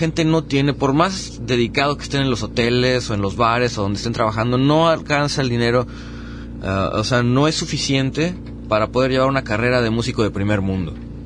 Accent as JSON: {"language": "Spanish", "region": "Mexico City", "country": "Mexico", "also_born_or_lived": "Playa del Carmen", "lives_now": "Puerto Vallarta, Mexico", "said": "yo acá en Vallarta, yo vengo de la Ciudad de México, he vivido en Playa del Carmen, no sé, como 15 años"}